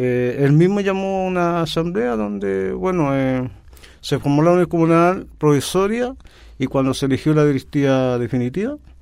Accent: Molina, Maule, Chile; yo llegué a la comuna, ya con cuarto medio, porque vengo de la ciudad de Molina, eso queda pasadito Curicó.

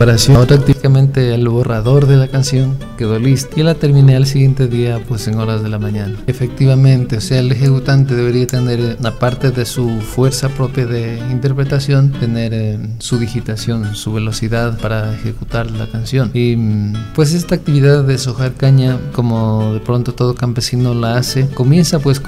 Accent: Loja, Ecuador; cuando me fui de vacaciones a Loja, mi tierra, hace unos 5 años atrás, cuando llegué donde mis padres.

